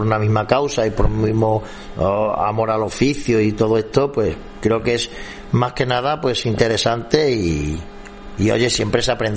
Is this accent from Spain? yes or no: yes; Extremadura, Spain; yo he querido dar valor no solo a mi tierra, a Extremadura, sino también a España